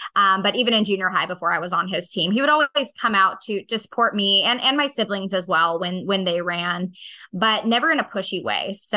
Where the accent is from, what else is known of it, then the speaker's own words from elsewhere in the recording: Arizona, United States; I grew up in Arizona, so this was literally the desert.